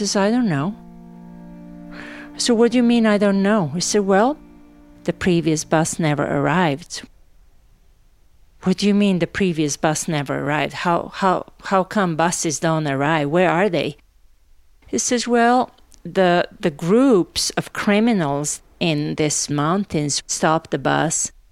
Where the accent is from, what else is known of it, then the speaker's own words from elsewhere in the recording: Novi Sad, Vojvodina, Serbia; I'm not a refugee. I am from Novi Sad. I'm going home. I'm not a refugee.